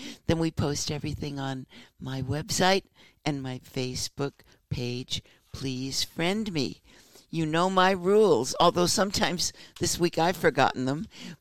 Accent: Cape Girardeau, Missouri, United States; born there; I was born on the southeast corner, and I say Cape Girardeau, Missouri.

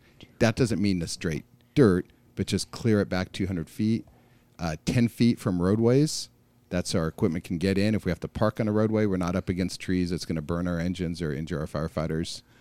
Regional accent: Palm Springs, California, United States; My father is an artist here in Palm Springs

